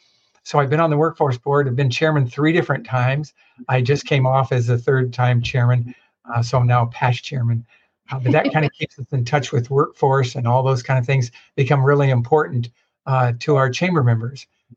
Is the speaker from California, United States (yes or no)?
yes; Fontana, California, United States; My mom and dad came to Fontana in 1952 before I was born. So I was born in Fontana. I've lived here all my life.